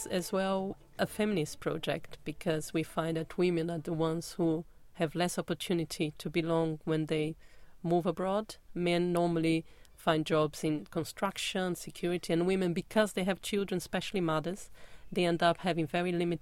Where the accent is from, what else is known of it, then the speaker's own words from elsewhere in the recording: Rio de Janeiro, Brazil; English is a second language; I am from Rio de Janeiro in Brazil